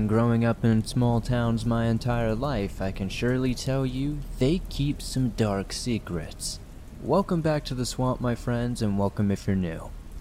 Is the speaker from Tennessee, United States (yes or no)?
no; Missouri, United States; When I was much younger, I lived with my parents and two brothers in a trailer park in the middle of a small Midwestern town in northern Missouri.